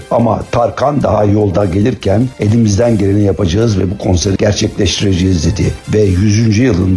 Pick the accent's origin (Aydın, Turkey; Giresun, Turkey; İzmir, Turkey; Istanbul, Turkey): İzmir, Turkey; teşekkürlerimi bir İzmirli olarak buradan iletmek istiyorum